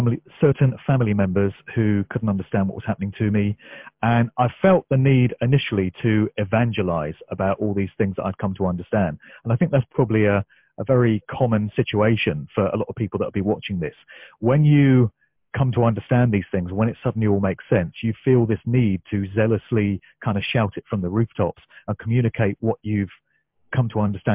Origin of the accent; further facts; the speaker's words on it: Oxford, South East England, United Kingdom; first of all in my hometown of Oxford, then all over the UK